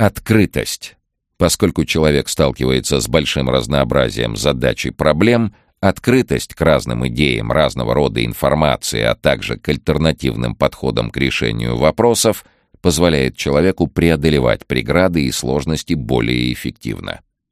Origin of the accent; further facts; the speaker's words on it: Novosibirsk, Novosibirsk Oblast, Russia; Я вырос в Новосибирске, в Академгородке, в лесу на берегу Обского моря.